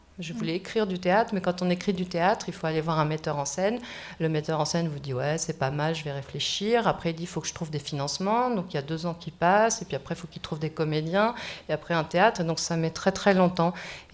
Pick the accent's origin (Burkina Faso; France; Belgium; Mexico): Mexico; Je suis née italienne et maintenant je suis également française suite au mariage de ma mère avec un grand type français. J'ai grandi au Mexique et... Non, je ne suis pas mexicaine.